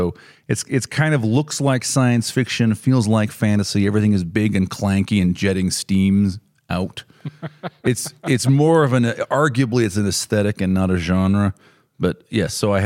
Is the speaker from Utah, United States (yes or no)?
yes; Provo, Utah, United States; because I was basically a Provo boy and I'd been on mission and I lived elsewhere, but you know, I was from Provo